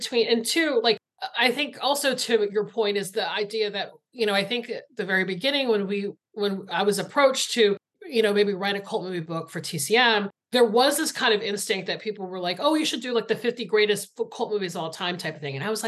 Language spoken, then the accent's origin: English; Georgia, United States; You know, I grew up in Georgia, which is very close to Florida.